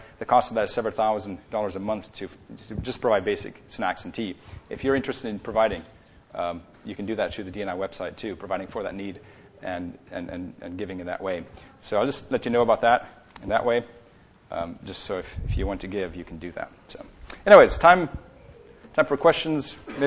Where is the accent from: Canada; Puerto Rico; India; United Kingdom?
Canada; now in United States; Actually, I just got my green card. I'm Canadian, and so I just got my green card earlier this week.